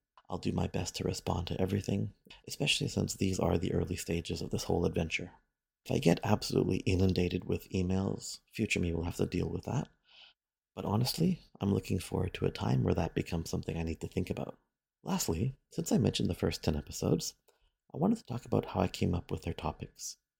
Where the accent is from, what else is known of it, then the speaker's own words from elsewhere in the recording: Canada; I am Canadian and from a very mixed background. My mother is Asian and my father is European, and people tell me I look either Mexican, Filipino, Hawaiian, and everything else in between.